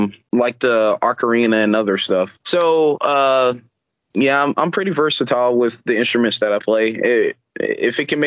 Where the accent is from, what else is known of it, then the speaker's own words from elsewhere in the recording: Jesup, Georgia, United States; also born or lived in Jacksonville, United States / Brunswick, United States / South Carolina; Jessup, I would say, is my hometown, because when I was in the seventh grade, we moved to Jessup.